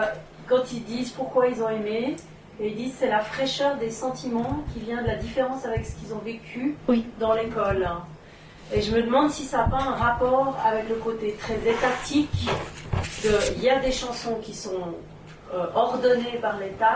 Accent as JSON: {"language": "French", "country": "Japan", "said": "chez nous, au Japon"}